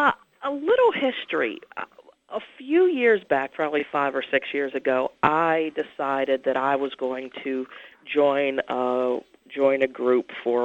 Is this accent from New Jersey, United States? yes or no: no; Pittsburgh, Pennsylvania, United States; I'm from Pittsburgh. I had never even been to Canada.